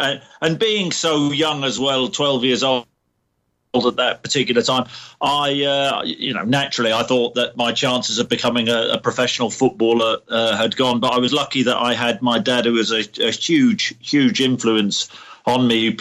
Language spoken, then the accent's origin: English; Norwich, East of England, United Kingdom; I love Norwich. It was my hometown club.